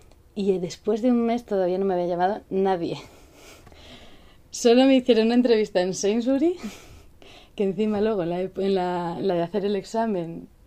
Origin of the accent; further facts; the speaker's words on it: Ávila, Castile and León, Spain; also born or lived in Madrid; nací en Madrid y luego mi familia se trasladó a Ávila. Ahí ya nació mi hermano y todo, así que ahí me he pasado un montón de años. Hasta los 18.